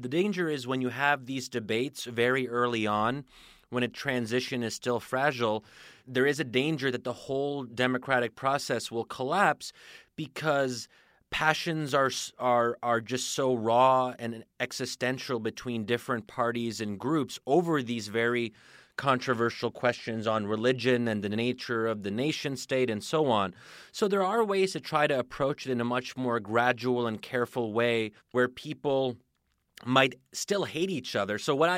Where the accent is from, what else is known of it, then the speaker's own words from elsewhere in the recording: United States; and then I, as an American, will have to respect that outcome